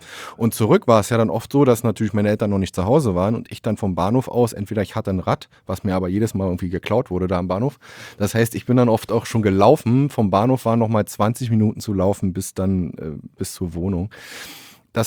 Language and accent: German; Berlin, Germany; bin ich eigentlich genauso ein Kind der Platte wie vielleicht viele andere hier in Rostock auch. Bin in Hohenschönhausen